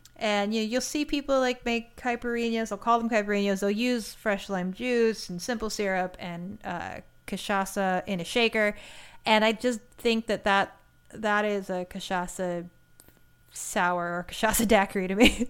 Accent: Appalachia, United States; I'm from the Appalachian region. I think I can do that.

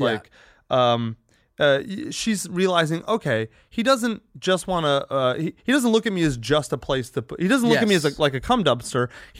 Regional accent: Kentucky, United States; I grew up in Kentucky, dude.

